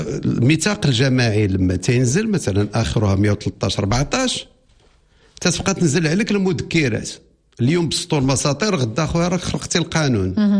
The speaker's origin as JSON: {"language": "Arabic", "country": "Morocco", "said": "عندنا في المغرب"}